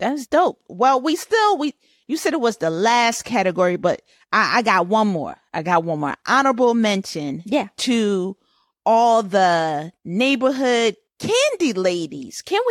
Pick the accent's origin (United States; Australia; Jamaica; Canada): Jamaica; I'm Jamaican.